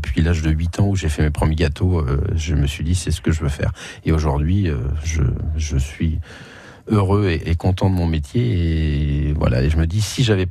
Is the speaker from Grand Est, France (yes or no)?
no; Nantes, Pays de la Loire, France; Je suis nantais d'origine, donc j'ai toujours et je fais toujours pour la région.